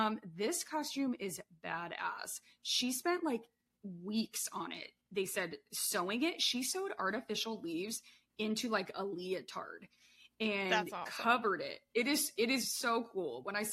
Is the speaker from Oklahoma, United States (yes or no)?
no; Monroe, Michigan, United States; I actually listened to a podcast this past week that was talking about my hometown and they had some facts wrong.